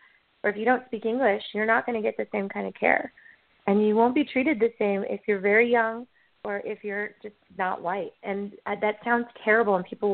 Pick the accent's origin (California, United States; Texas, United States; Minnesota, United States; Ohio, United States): California, United States; Fresno; I'm from Fresno, California.